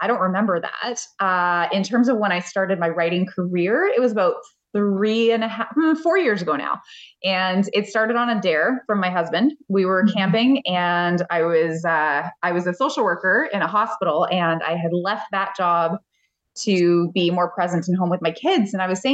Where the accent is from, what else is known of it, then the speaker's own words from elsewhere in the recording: Canada; So I am a Canadian spicy small town romance author. I live on the west coast of Canada with two crazy dogs